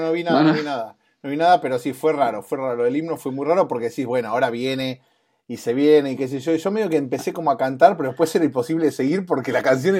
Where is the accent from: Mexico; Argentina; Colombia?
Argentina; somos todos argentinos, el grupito